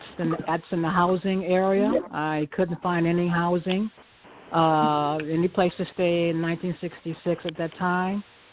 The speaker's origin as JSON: {"language": "English", "town": "Chicago", "region": "Illinois", "country": "United States", "said": "I am from Chicago, Illinois."}